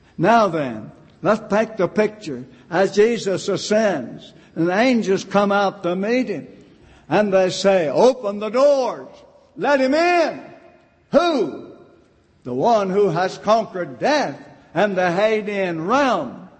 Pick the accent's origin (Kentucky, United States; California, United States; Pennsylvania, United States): Kentucky, United States; moved away as an adult; Several years ago, when I left my home state in Kentucky and came to Oklahoma to preach